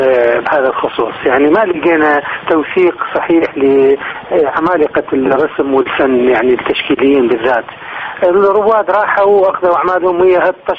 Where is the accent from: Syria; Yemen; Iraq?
Iraq; إحنا كعراقيين